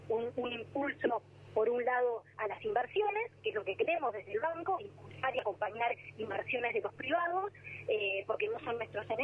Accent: Bahía Blanca, Buenos Aires Province, Argentina; born there; Estuvo lindísimo el recorrido de Bahía, que es mi ciudad natal.

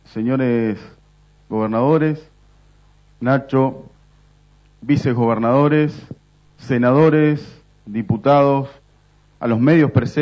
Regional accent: Argentina; Como argentinos de bien, queremos que al gobierno nacional le vaya bien

